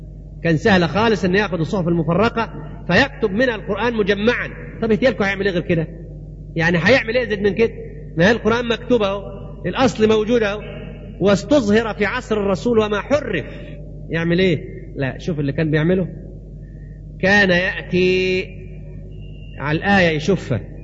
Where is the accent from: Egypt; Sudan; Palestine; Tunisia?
Egypt; accent: Egyptian; احنا لهجتنا مصرية، احنا لغتنا مصرية